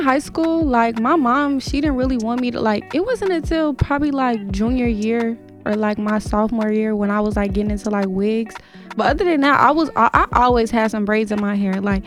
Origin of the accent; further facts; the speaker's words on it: Nigeria; so I am Nigerian